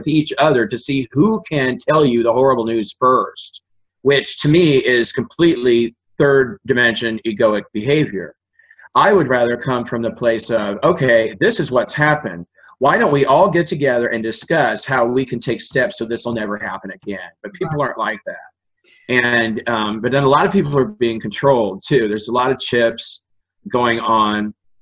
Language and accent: English; Indiana, United States; also born or lived in East Coast; I live out in the country again. I'm from Indiana. I moved to the East Coast. I lived on the East Coast for 15 years, and then I moved back.